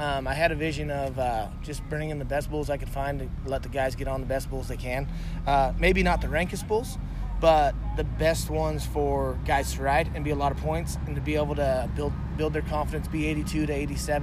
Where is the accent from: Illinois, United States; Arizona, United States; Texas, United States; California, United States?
Arizona, United States; When I was rodeoing and I moved up to the Northwest, I'm from Arizona, and I thought, man, everywhere in Arizona you can rodeo year round